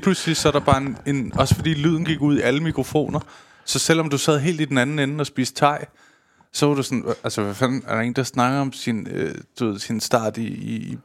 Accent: Romania; Der er faktisk okay mange, der ved, at det er rumæner.

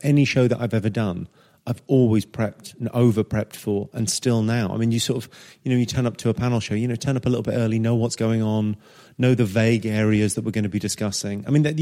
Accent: Farnham Common, South East England, United Kingdom; Yeah, Farnham Common.

